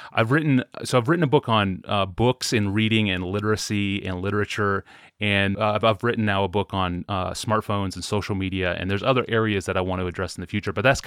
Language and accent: English; Nebraska, United States; also born or lived in Washington, D.C. area; now in Minneapolis, United States; we are both from Nebraska. We spent some time in the DC area, and now we live in Minneapolis. We've been here for about 5 years.